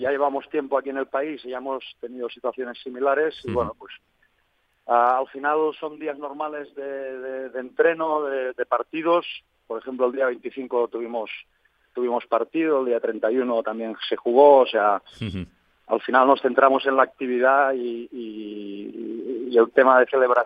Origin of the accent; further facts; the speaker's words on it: Barcelona, Catalonia, Spain; yo nací en Barcelona, soy de Barcelona.